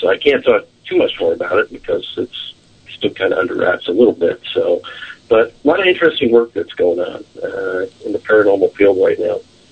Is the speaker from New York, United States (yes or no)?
yes; New York, United States; I grew up in New York myself.